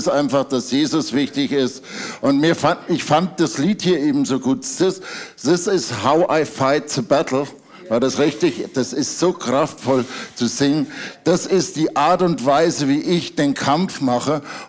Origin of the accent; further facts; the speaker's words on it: Bavaria, Germany; Ich bin aufgewachsen in der Nähe von Aschaffenburg.